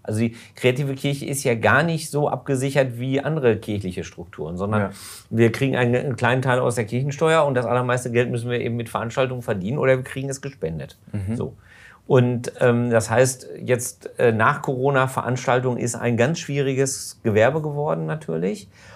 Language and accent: German; Hamm, North Rhine-Westphalia, Germany; einer Kirche in Hamm, wo ich aufgewachsen bin